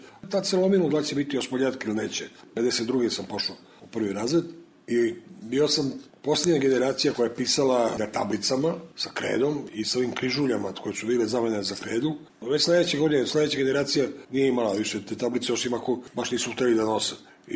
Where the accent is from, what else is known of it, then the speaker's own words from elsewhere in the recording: Belgrade, Serbia; Odrastao sam na Senjaku. Tu sam proveo rano djetinjstvo koje pamtim.